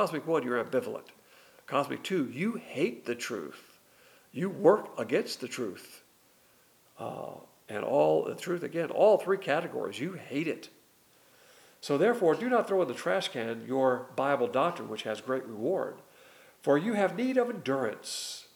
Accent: United States; I'm an American. I'm a proud American. I served 20 years in the military. Love this country.

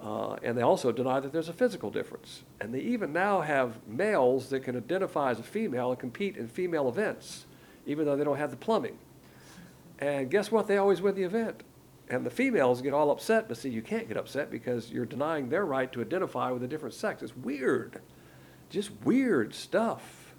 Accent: the South, United States; I'm a Southerner, so I've experienced that in my grandparents and my parents and myself. I married a Southerner, of course.

